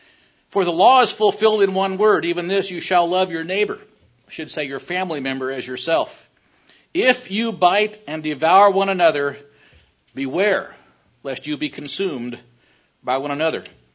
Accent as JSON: {"language": "English", "region": "Washington", "country": "United States", "said": "And I said, \"Yes, I'm from Washington State.\""}